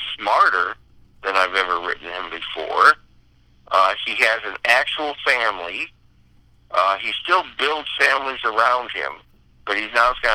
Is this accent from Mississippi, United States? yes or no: no; Cleveland, Ohio, United States; I grew up in Cleveland, a very segregated city.